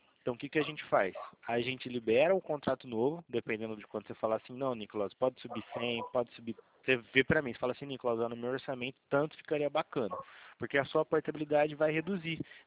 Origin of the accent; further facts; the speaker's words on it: Araras, São Paulo, Brazil; Sou aqui de Arara